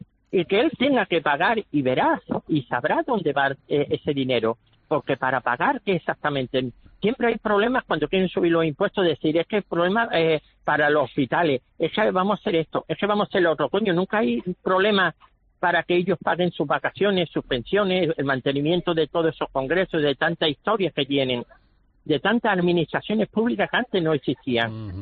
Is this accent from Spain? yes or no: yes; Spain; moved away as an adult; now in Canary Islands, Spain; no soy un inmigrante porque por eso soy español, pero es evidente que yo no nací en las Islas Canarias. Pero cuando llegué aquí, yo llegué en el año 78